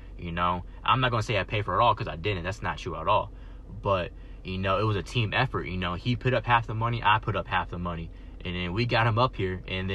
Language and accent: English; Texas, United States; also born or lived in Georgia; now in Alaska, United States; I grew up down in the South. I grew up in Texas, you know, Texas, Georgia, that area. That's where I'm from.